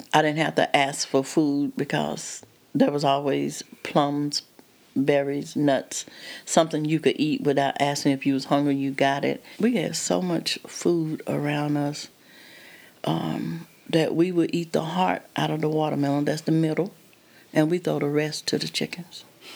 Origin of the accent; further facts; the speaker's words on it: Cuba, Alabama, United States; from Cuba, Alabama. I was born here.